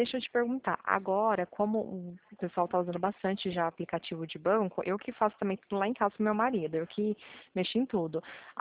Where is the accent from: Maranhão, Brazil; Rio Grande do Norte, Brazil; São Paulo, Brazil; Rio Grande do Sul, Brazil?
São Paulo, Brazil; Pirassununga; eu sou daqui de Pirassununga, tá?